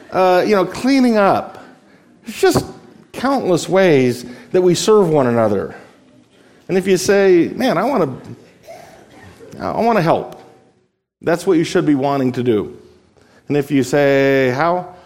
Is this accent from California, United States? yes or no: no; Las Vegas, Nevada, United States; I come from Las Vegas. You guys know I was born in Las Vegas and lived there 30 years.